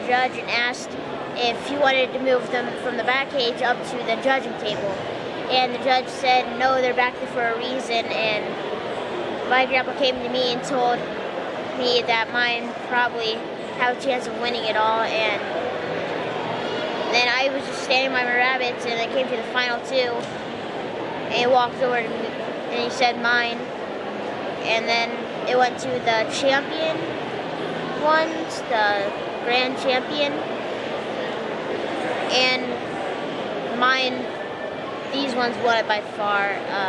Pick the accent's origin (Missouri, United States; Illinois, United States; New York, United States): Illinois, United States; El Paso; El Paso, Illinois.